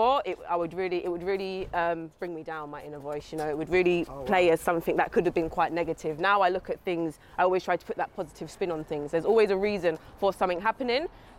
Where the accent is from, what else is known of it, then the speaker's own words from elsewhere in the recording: London, United Kingdom; Family here, yep.